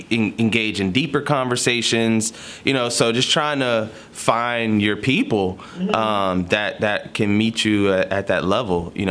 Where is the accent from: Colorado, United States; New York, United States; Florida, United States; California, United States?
Florida, United States; Jacksonville; So, you know, I'm coming from Jacksonville, Florida